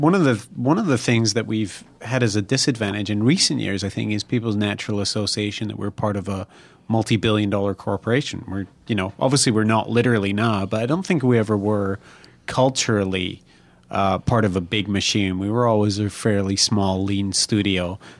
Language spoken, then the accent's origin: English; Scotland, United Kingdom; Yeah, I try and save money where we can, but that's because I'm Scottish